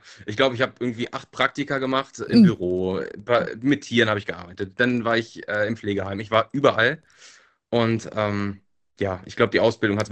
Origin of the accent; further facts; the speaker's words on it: Germany; Aufgewachsen in der Nähe von Hamburg, in so einem kleinen Dorf.